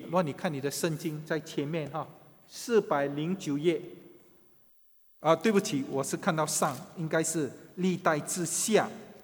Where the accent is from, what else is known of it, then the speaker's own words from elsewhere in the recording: Singapore; 我感到很荣幸， 能够生长在新加坡。